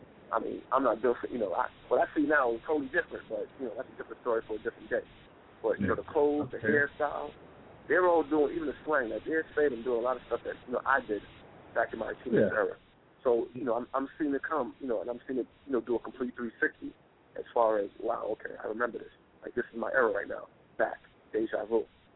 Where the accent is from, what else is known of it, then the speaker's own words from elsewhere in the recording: Brooklyn, New York, United States; You know, I grew up in Brooklyn, so, you know, everything from the 10-cent payphone to beepers, you know, that's my era.